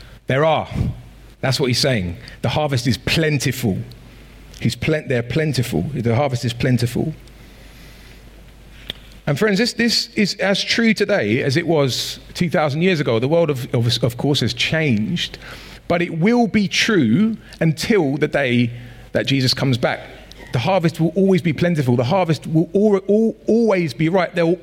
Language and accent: English; Norbury, London, United Kingdom; I grew up in Norbury and there was this allotment behind where I lived on Green Lane for a few years